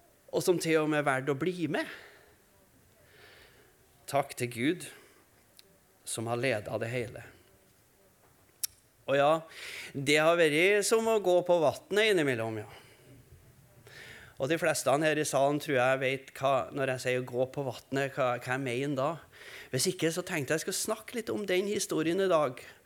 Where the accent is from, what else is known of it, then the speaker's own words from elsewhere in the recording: Steinkjer, Trøndelag, Norway; now in Trondheim, Norway; Er det virkelig sånn at du vil ha oss tilbake til Steinkjer igjen